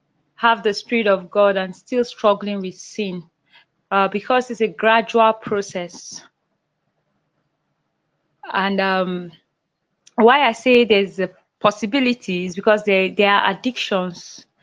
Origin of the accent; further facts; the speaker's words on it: Gombe State, Nigeria; from Gombe State.